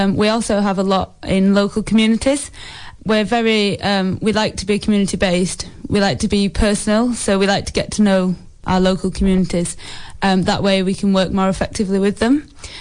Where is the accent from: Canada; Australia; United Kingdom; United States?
United Kingdom; Yorkshire and the Humber; I'm from South Yorkshire, but I came up to Newcastle to study at university.